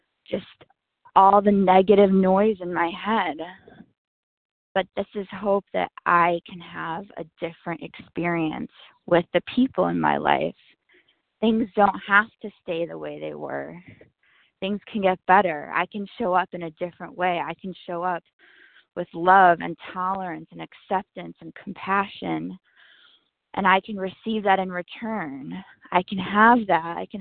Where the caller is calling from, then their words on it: Los Angeles, California, United States; I'm calling from Los Angeles.